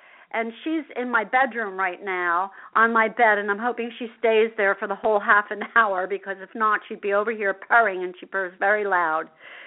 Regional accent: Asbury Park, New Jersey, United States; because I grew up in Asbury Park and went to school in Asbury Park, for those of you who are not familiar with who I am.

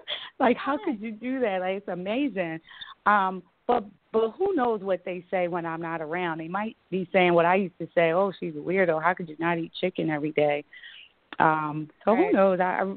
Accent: Philadelphia, Pennsylvania, United States; Born and raised in Philadelphia, I grew up in what may, some people may feel like, oh, the city, but I lived in a house.

